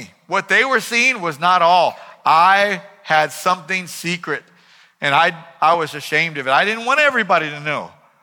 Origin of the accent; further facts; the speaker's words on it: West Covina, California, United States; I was a teenager. I was raised to believe in Jesus and to believe the Bible, but that didn't mean that it had changed my life yet. But when I was in high school and public school, I lived in West Covina, right on the border of La Puente.